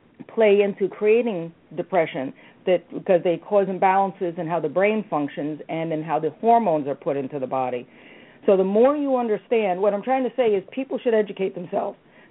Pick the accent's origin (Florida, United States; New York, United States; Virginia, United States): New York, United States; I actually had a friend of mine when I was growing up in New York.